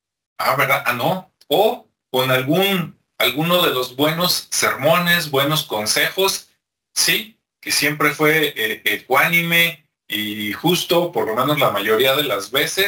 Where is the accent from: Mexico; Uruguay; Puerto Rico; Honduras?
Mexico; yo creo que por lo menos en mi país, México